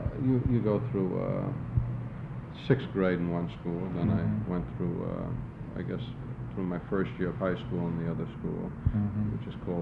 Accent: New York City, New York, United States; born there; Well, I was born in New York City

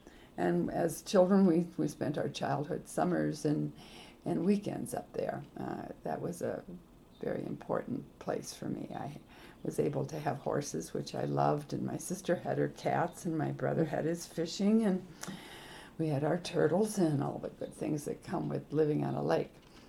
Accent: Minnesota, United States; also born or lived in St. Paul, Minnesota; I was born in St. Paul, Minnesota in 1944.

